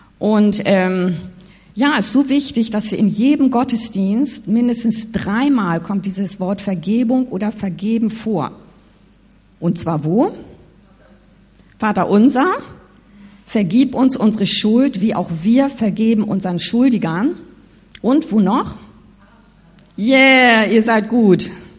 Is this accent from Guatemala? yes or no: yes; Guatemala; in Guatemala, wo ich aufgewachsen bin, da sind ja die Mayas, die da leben, der Stamm der Mayas, indigener Stamm.